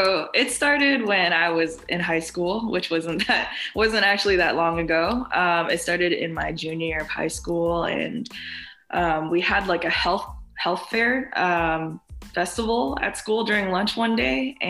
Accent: San Francisco, California, United States; I've been DJing for about 6-7 years now, and I'm from San Francisco.

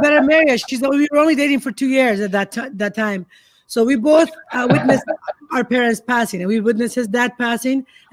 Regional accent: Iraq; going back to where I came from, how I grew up in Iraq, so we eat a lot of Middle Eastern food.

